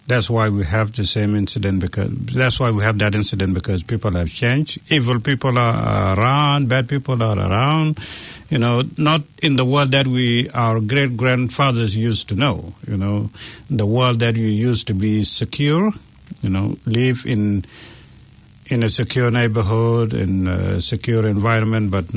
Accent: New Zealand; And I'm a proud New Zealander. Yeah. I'm a proud Kiwi.

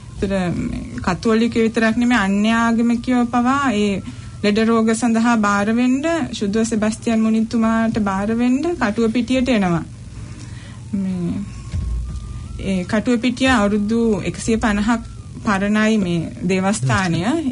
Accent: Katuwapitiya, Western Province, Sri Lanka; මම ඉපදුනේ හැදුනේ වැඩුනේ කටුවපිටියේ.

